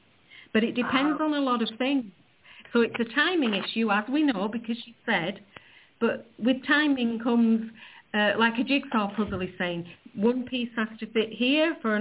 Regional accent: England, United Kingdom; Nicole, I'm English. My English fine.

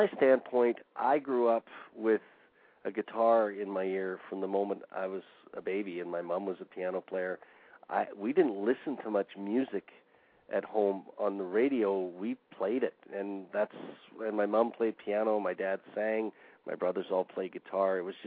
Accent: Fort St. John, British Columbia, Canada; we picked up a bass player who happened to be from Fort St. John originally, my hometown

